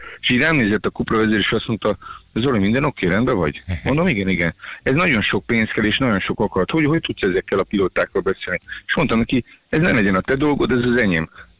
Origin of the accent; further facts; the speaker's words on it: Hungary; nagyon büszkén mondom el, hogy magyar mérnökökkel, magyar szerelőkkel dolgozunk, és teljesen 98%-ban magyarok vagyunk, és Magyarországról képviseljük a nemzetközi elitben a kis autosportos világunkat.